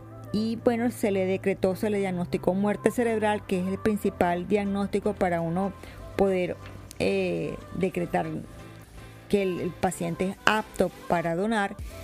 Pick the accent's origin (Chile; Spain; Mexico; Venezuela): Venezuela; Yo soy donante de órgano en este país y en el mío. Yo soy de Venezuela